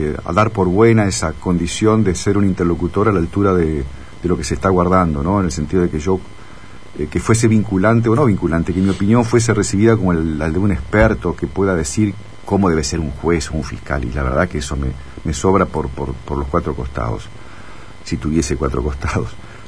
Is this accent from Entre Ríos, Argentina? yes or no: yes; Villaguay, Entre Ríos, Argentina; tengo muy, muy que entrañables recuerdos de mi infancia en Villaguay. Yo creo que he sido, bueno, en tu caso también, ¿no? Uh-huh. Yo he nacido allí en una ciudad muy chica, muy pueblo, aunque ha cambiado un poco últimamente